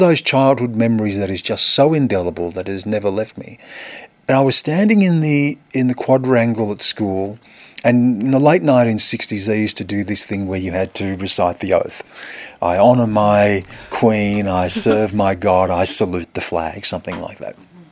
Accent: Australia; I'm Australian and incredibly proud of it.

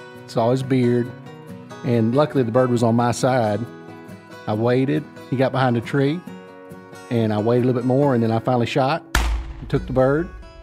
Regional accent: Manila, Arkansas, United States; I'm 44 years old from Manila, Arkansas.

